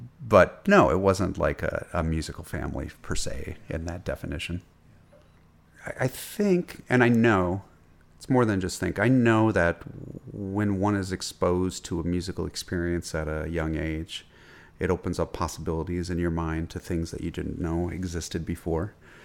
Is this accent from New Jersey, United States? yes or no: no; Wellsboro, Pennsylvania, United States; We were north central Pennsylvania. So, so I was from Wellsboro, Pennsylvania. Wellsboro is the county seat of Tioga County.